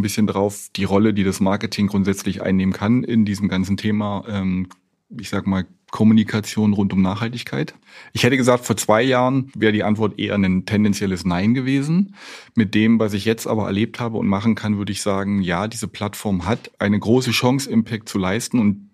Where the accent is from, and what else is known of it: Cottbus, Brandenburg, Germany; born there